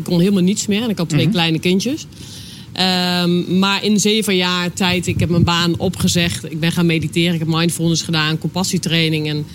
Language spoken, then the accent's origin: Dutch; Zelhem, Gelderland, Netherlands; Ik kom uit Zelhem.